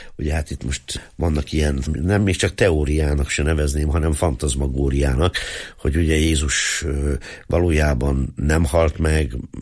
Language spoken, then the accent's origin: Hungarian; Szurdokpüspöki, Nógrád, Hungary; Szurdokpüspöki, ez régen két falu volt.